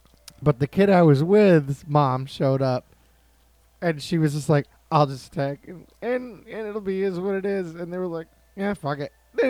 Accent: Bristol, New Hampshire, United States; I grew up in Bristol, New Hampshire.

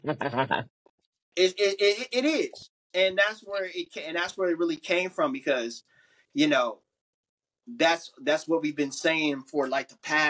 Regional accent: California, United States; That's where I grew up. And even though I don't live in the Bay Area no more, that doesn't mean I'm not from the Bay Area.

